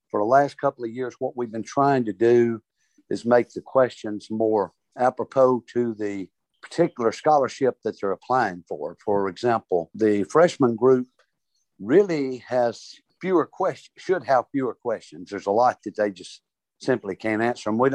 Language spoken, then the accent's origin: English; Talladega, Alabama, United States; from Talladega, Alabama.